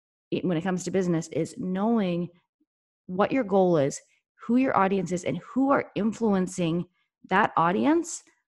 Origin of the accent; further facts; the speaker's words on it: Canada; now in United States; I come from actually from Canada